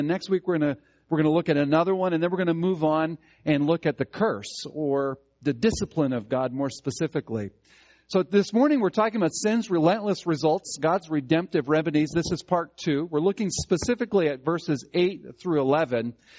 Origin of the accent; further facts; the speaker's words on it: Minnesota, United States; also born or lived in Omaha, United States; I grew up in Omaha, so I'm from Nebraska. But then in the eighth grade, going into the eighth grade, we moved to Minnesota. So I went through junior high and high school in Minnesota.